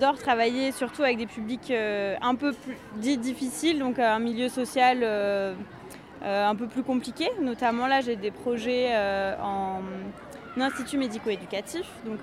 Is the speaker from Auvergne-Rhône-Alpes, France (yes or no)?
no; Provence-Alpes-Côte d'Azur, France; Moi, je suis originaire du Vaucluse, donc c'était une belle découverte pour moi, la Drôme.